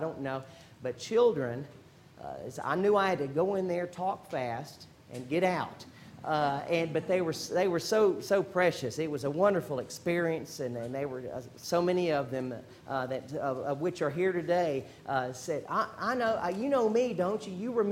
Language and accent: English; Houston, Texas, United States; I've seen that certainly being born and raised in Houston, the humidity, terrible humidity down there